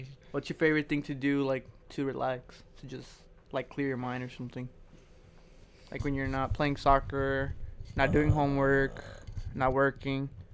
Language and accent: English; Arkansas, United States; but we're from Northwest Arkansas.